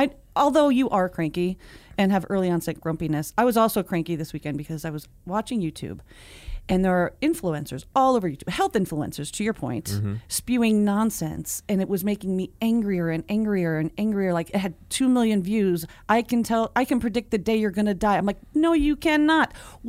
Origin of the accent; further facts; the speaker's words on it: Northeast, United States; I drink a lot of coffee and I'm from the Northeast.